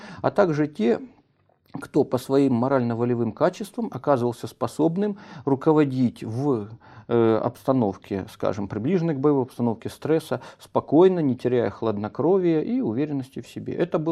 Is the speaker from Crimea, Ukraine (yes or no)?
no; Horlivka, Donetsk Oblast, Ukraine; Я уроженец города Горловки и большую часть своей жизни прожил в Горловке.